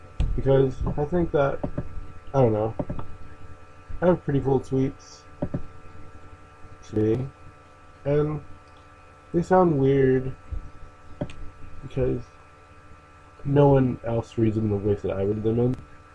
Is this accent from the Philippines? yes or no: yes; Philippines; So, being Filipino seems to be the most fun on Tuesday nights.